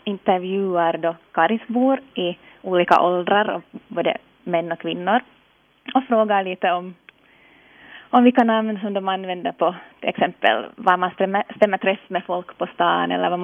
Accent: Ekenäs, Uusimaa, Finland; Jag har gått skolan i Ekenäs

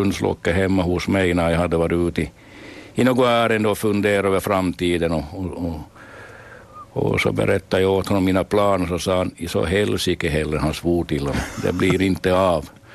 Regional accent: Korsnäs, Ostrobothnia, Finland; Jo, jag är hemma från Korsnäs

